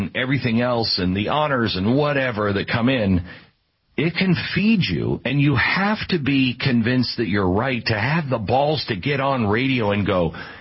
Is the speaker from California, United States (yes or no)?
no; Seattle, Washington, United States; And so between growing up in Seattle, where everybody was, hey, do your own thing.